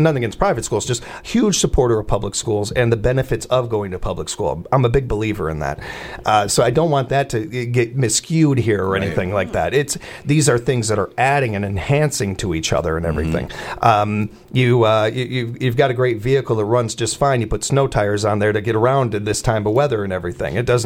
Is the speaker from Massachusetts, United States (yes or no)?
no; Chicago, Illinois, United States; I can't help but go back to my youth and growing up in Chicago and the way the school system was there.